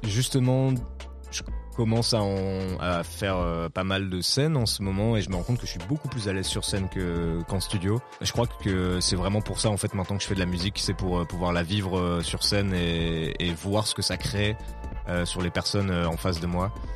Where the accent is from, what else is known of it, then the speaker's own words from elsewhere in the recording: Lille, Hauts-de-France, France; also born or lived in Paris; De base, je suis originaire de Lille.